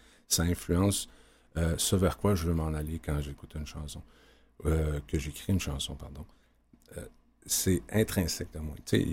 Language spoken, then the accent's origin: French; Isle-aux-Coudres, Quebec, Canada; Je viens de l'île aux Coudres, dans Charlevoix.